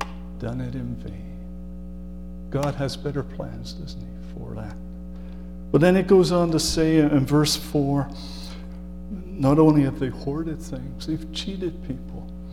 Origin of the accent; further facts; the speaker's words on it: England, United Kingdom; I grew up in England and it was damp and so on.